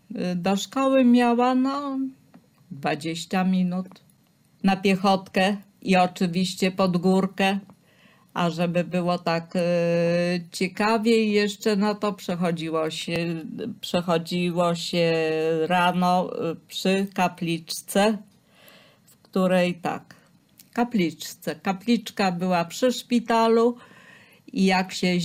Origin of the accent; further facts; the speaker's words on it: Warmian-Masurian Voivodeship, Poland; now in Lublin, Poland; tutaj mieszkam, więc chyba zasłużyłam na miano lublinianki. Pochodzę w ogóle z Warmii.